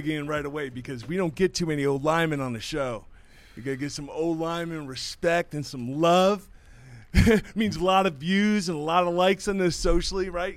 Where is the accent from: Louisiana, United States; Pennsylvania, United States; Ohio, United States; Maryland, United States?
Ohio, United States; Cleveland; now in Austin, United States; I've been in Texas long enough now, live in Austin. That I think my Ohio has all been beat out of me down there in Texas.